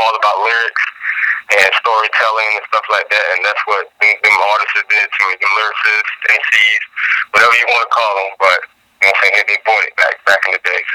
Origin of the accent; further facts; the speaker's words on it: Virginia, United States; Like I said … I'm from the Eastern Shore, Virginia.